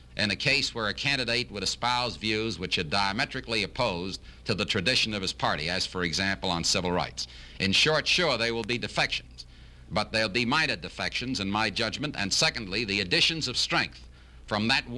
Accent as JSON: {"language": "English", "country": "United States", "said": "I'm an American first. Then I'm a Republican."}